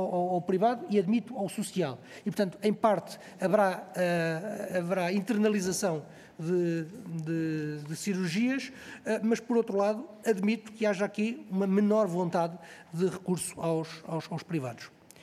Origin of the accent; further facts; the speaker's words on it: Portugal; para todos nós, enquanto portugueses, nós todos devemos exigir